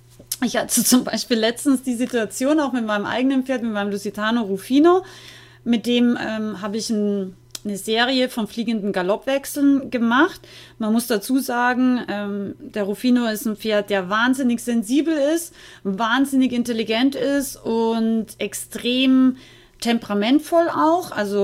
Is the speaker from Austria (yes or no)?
yes; Austria; ich bin ja aus Österreich eigentlich